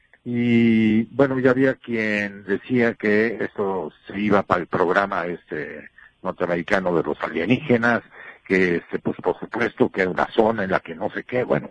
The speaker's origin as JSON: {"language": "Spanish", "country": "Mexico", "said": "somos mexicanos buscando el bien de México"}